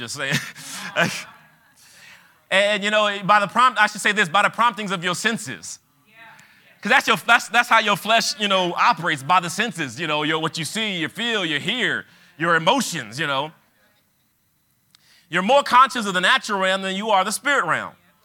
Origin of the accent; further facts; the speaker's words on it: Detroit, Michigan, United States; I grew up in Detroit. We had organ, drum, bass.